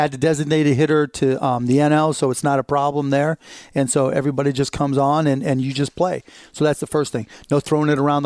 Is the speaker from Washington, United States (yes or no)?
no; Pittsburgh, Pennsylvania, United States; I'm from Pittsburgh. Let's watch a Pirates game.